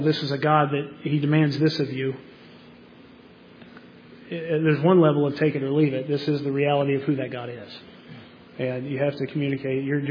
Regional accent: West Virginia, United States; In my hometown, it was where I grew up in West Virginia, it's just like that.

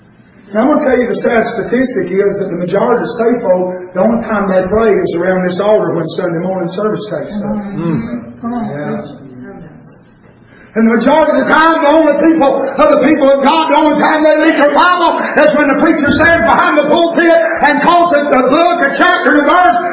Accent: the South, United States; That word sift, which we all know, we grew up in the South.

